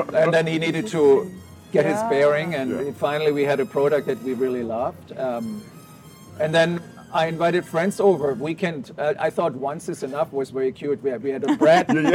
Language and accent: English; Stuttgart, Baden-Württemberg, Germany; I missed the pretzel bread that I grew up with in Stuttgart, Germany.